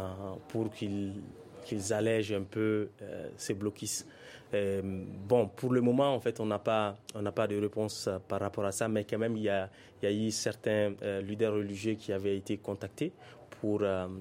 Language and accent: French; Timbuktu, Timbuktu Region, Mali; Je suis de Tombouctou.